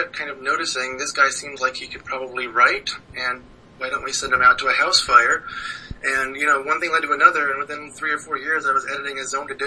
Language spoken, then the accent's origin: English; Crawfordsville, Indiana, United States; I'm in rural Crawfordsville, Indiana. If you want to come by and say howdy.